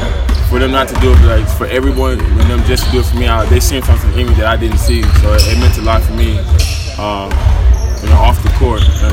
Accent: Clarence, United States; I'm from Clarence.

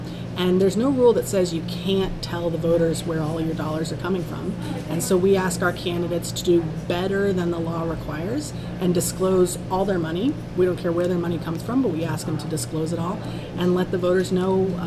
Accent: Colorado, United States; I grew up in Colorado, and my folks were involved in local politics when I was a kid

